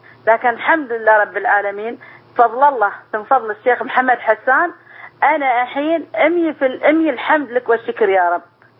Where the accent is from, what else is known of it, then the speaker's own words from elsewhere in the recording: United Arab Emirates; من الإمارات أنا